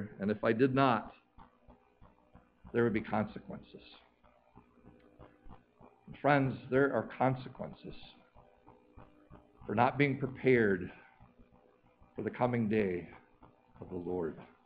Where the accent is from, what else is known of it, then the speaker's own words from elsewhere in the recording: North Carolina, United States; I grew up in the Smoky Mountains of Western North Carolina.